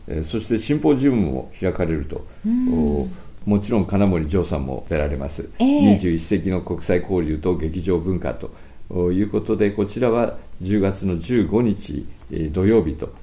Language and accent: Japanese; Niigata, Japan; もういよいよ地元秋田区の、夏の最大イベント新津夏祭りが始まる